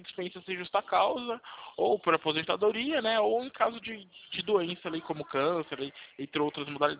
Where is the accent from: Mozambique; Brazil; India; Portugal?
Brazil; São Carlos, São Paulo; Eu sou daqui de São Carlos.